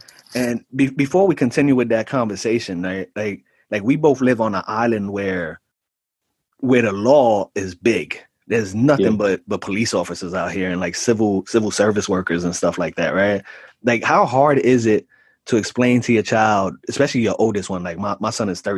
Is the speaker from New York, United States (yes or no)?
yes; Bronx, New York, United States; All right, so I'm from the Bronx